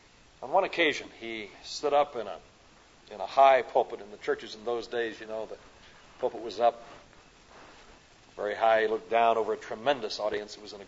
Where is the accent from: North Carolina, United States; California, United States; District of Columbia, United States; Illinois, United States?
Illinois, United States; also born or lived in Indiana; now in Texas, United States; I'm a Midwesterner. You knew I wasn't a Texan because I don't have a Texas accent anyway. I was born in Indiana, raised in Illinois, and moved to Texas. That's the story of my life.